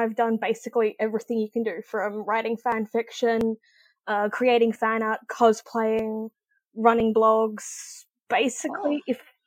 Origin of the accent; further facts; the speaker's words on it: Australia; I'm Australian.